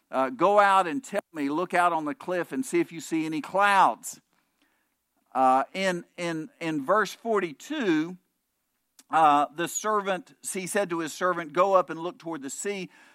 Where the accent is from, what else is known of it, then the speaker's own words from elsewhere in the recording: Bowlegs, Oklahoma, United States; I grew up in Bowlegs, Oklahoma. There were still a lot of dirt roads then.